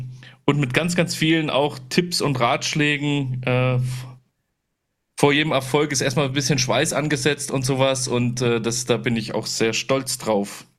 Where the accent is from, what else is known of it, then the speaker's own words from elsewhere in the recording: Darmstadt, Hesse, Germany; Ich bin auch in der Gastronomie groß geworden, als so kleiner Bub. In Darmstadt hatten wir die Ratskrone